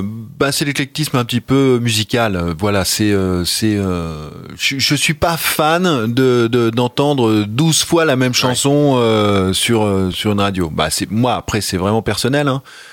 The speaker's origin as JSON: {"language": "French", "region": "Normandy", "country": "France", "tie": "born or raised there", "said": "parce que je suis originaire de Normandie, et évidemment."}